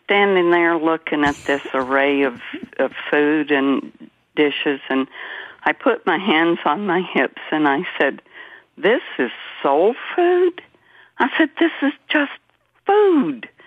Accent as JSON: {"language": "English", "region": "Tennessee", "country": "United States", "tie": "born or raised there", "also_born_or_lived": "Washington, D.C.", "moved": "as an adult", "said": "I grew up in Upper East Tennessee in the heart of the Appalachian Mountains."}